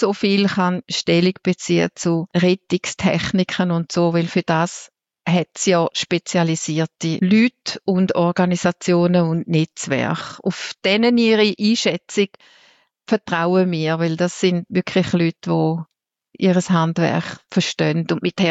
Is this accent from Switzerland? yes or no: yes; Switzerland; also es ist ja bei uns in der Schweiz auch so